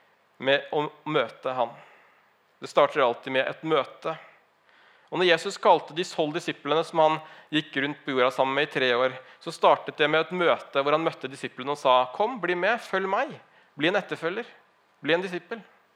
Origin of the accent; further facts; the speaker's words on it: Larvik, Vestfold, Norway; vi reiste fra hjembyen min Larvik for å spille fotballcup i Moss.